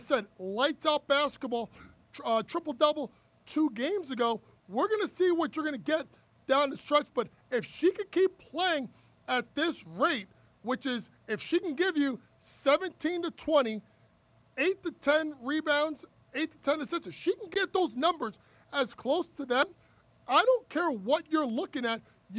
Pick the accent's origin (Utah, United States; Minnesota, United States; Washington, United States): Washington, United States; Seattle; So you have to start looking at Seattle seriously. But I know you're going to think it's my hometown bias.